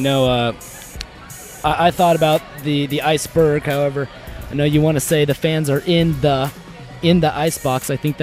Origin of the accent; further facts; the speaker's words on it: Long Beach, California, United States; That's my rival high school. I'm from Long Beach. Went to Long Beach Wilson